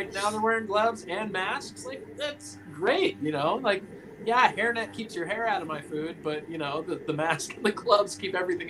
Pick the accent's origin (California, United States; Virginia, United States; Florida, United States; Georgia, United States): California, United States; Santa Cruz; I've got a cover band here in my hometown, Santa Cruz.